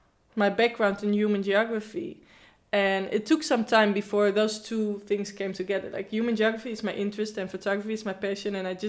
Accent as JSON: {"language": "English", "town": "Zutphen", "region": "Gelderland", "country": "Netherlands", "tie": "born or raised there", "also_born_or_lived": "Amersfoort", "lives_now": "Amsterdam, Netherlands", "said": "Well, I was born in Amersfoort in the middle of the Netherlands, but moved to Zutphen when I was a couple of months. So I was raised in Zutphen, and then but I've been living in Amsterdam now for almost 12 years."}